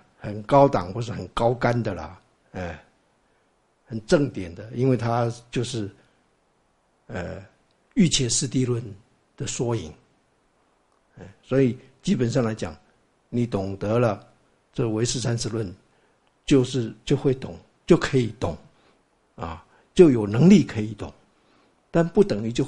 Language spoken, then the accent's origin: Chinese; China; 因为那个是我们中国人就喜欢做文章嘛